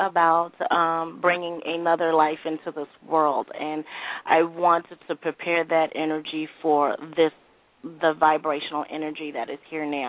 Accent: Tempe, Arizona, United States; Tempe, Arizona.

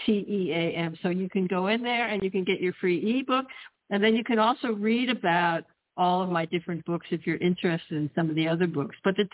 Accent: Washington, District of Columbia, United States; moved away; My background is just I grew up in Washington, D.C.

